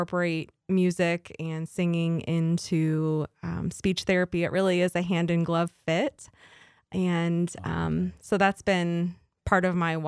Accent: Knoxville, United States; I grew up in Knoxville, yeah. So my roots are here.

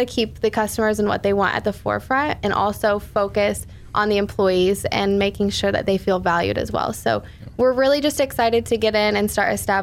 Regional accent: Galesburg, Illinois, United States; Yeah, so this is … I grew up in the Galesburg area. I graduated from Abingdon High School

